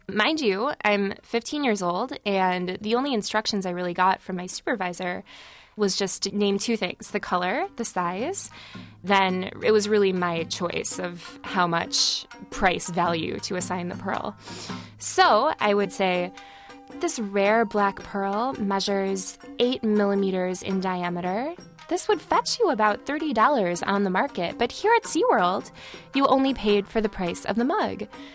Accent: Ann Arbor, Michigan, United States; I'm from Ann Arbor, Michigan.

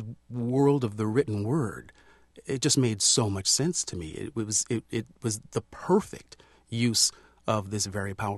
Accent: Sacramento, California, United States; As a kid growing up in Sacramento, Gene Roddenberry's show, Star Trek, said, "When the future comes, there's a place for you, kid."

